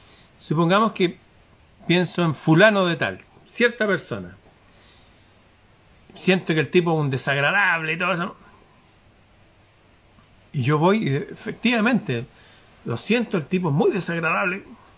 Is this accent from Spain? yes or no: no; Chile; Les voy a hacer un ejemplo práctico en mi país, Chile.